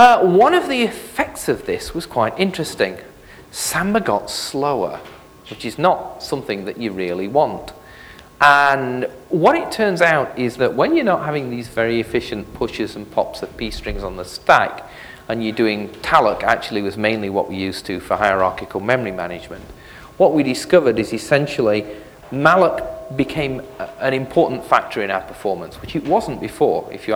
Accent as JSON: {"language": "English", "region": "England", "country": "United Kingdom", "moved": "yes", "lives_now": "United States", "said": "You know, being originally a Brit and now an American, of course, I have the usual sort of English complete myopia."}